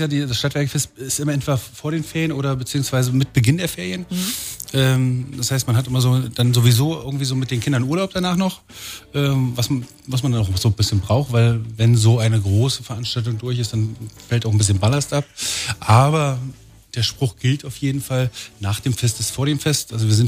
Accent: Potsdam, Brandenburg, Germany; ich bin selber Potsdamer von Haus aus.

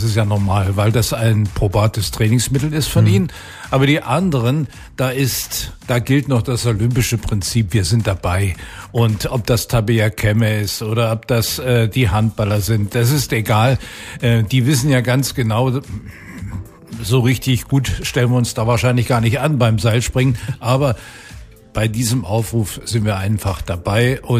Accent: Potsdam, Brandenburg, Germany; Und ich bin Potsdamer

